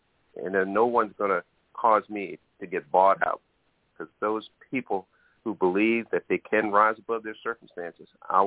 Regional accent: Baltimore, Maryland, United States; I grew up originally in Baltimore, Maryland

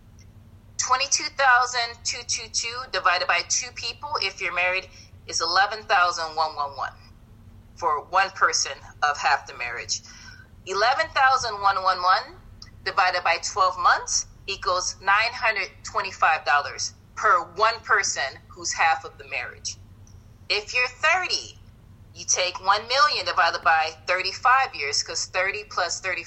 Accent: Akron, Ohio, United States; well, actually, they're really from Alabama and Georgia, but I'm from Akron. But, you know, we have all the rubber plants there, Firestone, Goodrich, Goodyear.

